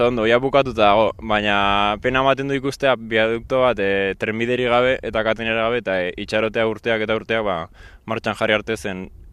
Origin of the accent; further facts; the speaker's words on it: San Sebastián, Basque Country, Spain; Bai, Donostiarra naiz, bai.